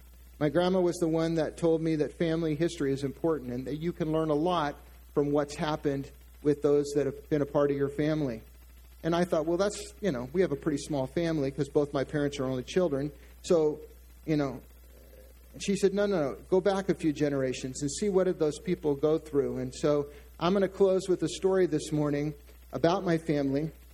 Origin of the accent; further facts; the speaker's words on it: San Diego, California, United States; And of course, I grew up in San Diego, so we had the benefit of the world-famous San Diego Zoo to go to.